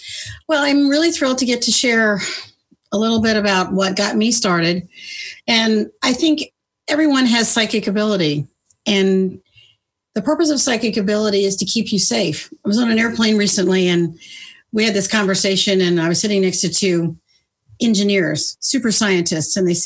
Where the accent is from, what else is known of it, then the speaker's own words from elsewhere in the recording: North Carolina, United States; That was my norm. I grew up in North Carolina. It's a gorgeous state, lovely people.